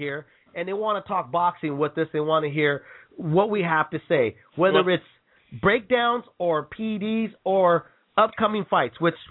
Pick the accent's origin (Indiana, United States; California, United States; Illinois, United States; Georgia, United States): California, United States; San Jose; I'm from the Bay, with Sacramento. I'm not from Sacramento, I'm from San Jose, but, you know, I'm gonna be driving up to Sacramento, cover these events.